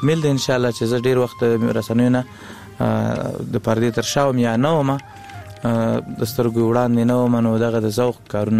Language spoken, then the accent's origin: Pashto; Laghman, Afghanistan; now in Kunduz, Afghanistan